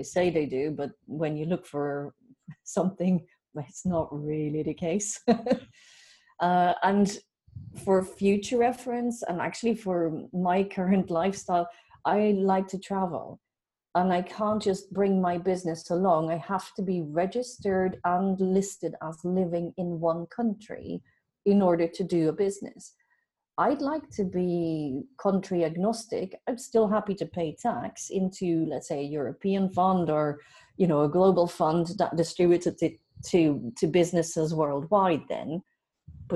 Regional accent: Belgium; English is a second language; now in Ireland; Yeah, I'm originally from Belgium

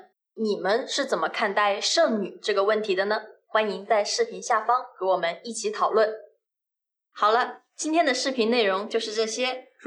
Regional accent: China; 我觉得我们中国人的安全意识实在是太高了。

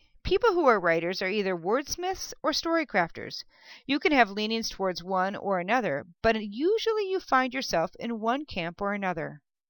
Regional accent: Minnesota, United States; also born or lived in the South; I grew up in Minnesota, and I'm adopted. I also lived in the South, which is interesting if you're a Yankee. I spent my summers on the North Shore of Minnesota, backpacking and canoeing.

